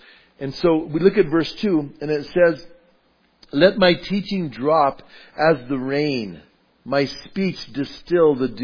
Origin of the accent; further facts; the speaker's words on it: Bernalillo, New Mexico, United States; And so I grew up, where I grew up at in Bernalillo, my dad, he loved the having grass.